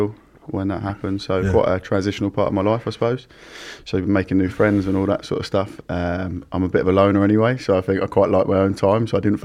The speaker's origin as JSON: {"language": "English", "town": "Gravesend", "region": "South East England", "country": "United Kingdom", "tie": "born or raised there", "also_born_or_lived": "Essex", "said": "I grew up in Gravesend, Kent, and then moved to Essex. Single parent background, so my mum moved us to a nicer, more rural part of the world"}